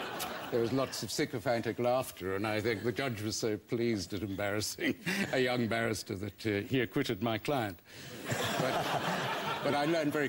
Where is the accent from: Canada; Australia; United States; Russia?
Australia; Eastwood, New South Wales; He was my idol as a boy growing up in Eastwood.